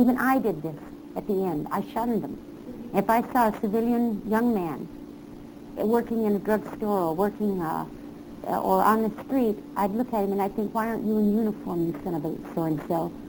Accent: Texas, United States; born there; No, see, I really wasn't from Oklahoma. I was born in Texas.

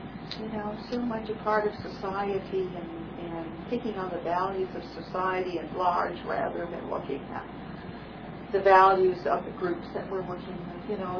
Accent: Canada; I never felt ashamed of being Indian.

